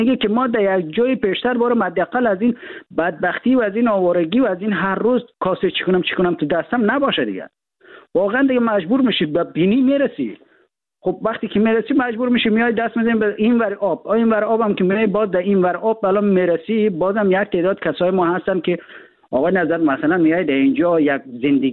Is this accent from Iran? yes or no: no; Afghanistan; ما در افغانستان در کشور جنگ زده بزرگ شدیم.